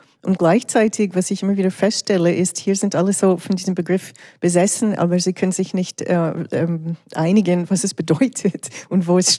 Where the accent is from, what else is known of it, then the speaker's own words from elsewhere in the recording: Canada; now in Switzerland; Ich bin ja in Kanada aufgewachsen und Kanada ist vor allem eine Migrationsgesellschaft.